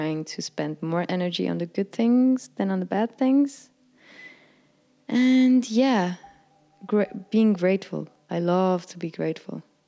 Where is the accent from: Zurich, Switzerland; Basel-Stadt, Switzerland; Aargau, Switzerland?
Aargau, Switzerland; Frick; This was in Frick. I grew up in Frick in a village of, I think, 4 or 5,000 people. Like, it was really small.